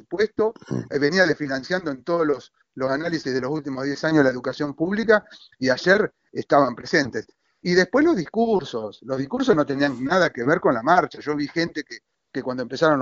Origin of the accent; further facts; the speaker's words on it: Argentina; como argentino